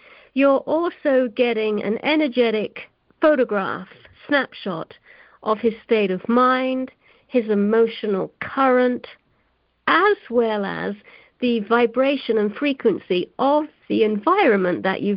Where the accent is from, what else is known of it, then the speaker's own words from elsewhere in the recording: London, United Kingdom; growing up in London in the fashion business. So, you know, I was interacting with all sorts of weird and wonderful energies that make up the London art scene.